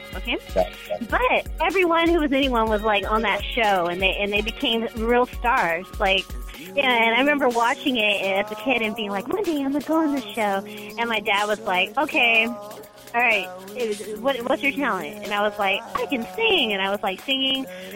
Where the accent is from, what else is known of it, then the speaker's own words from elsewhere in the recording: San Bernardino, California, United States; I grew up in San Bernardino, and we would go to Redlands, too. So I'm from the IE, so I totally get what you're saying.